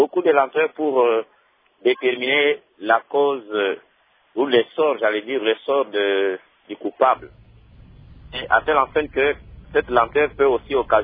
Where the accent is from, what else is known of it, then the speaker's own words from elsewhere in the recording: Kasaï-Central, DR Congo; même chez nous au Kassai Central